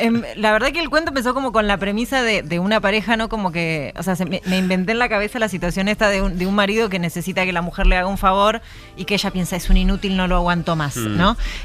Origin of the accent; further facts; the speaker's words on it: Argentina; moved away; Yo soy argentina y escribo cuento.